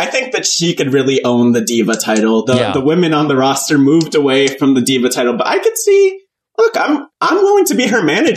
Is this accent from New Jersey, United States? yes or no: yes; New Jersey, United States; I'm from Jersey